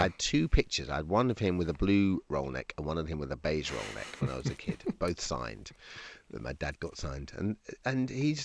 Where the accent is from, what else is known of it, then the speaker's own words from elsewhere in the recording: England, United Kingdom; But where I grew up, which is about 60 miles outside London, and every second weekend we'd spend in London.